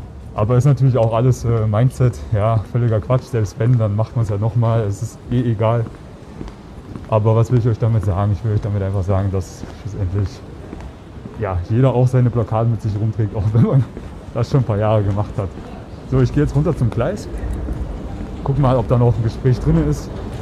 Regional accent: Germany; now in Vienna, Austria; Ich bin Deutscher, Piefke.

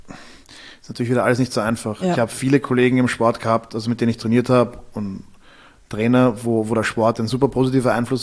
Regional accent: Austria; wäre ich als Österreicher nie auf die Idee gekommen

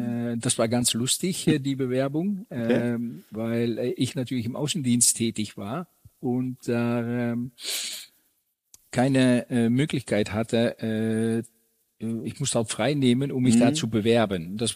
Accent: Netherlands; German is a second language; Wie du schon sagtest, ich komme aus Holland

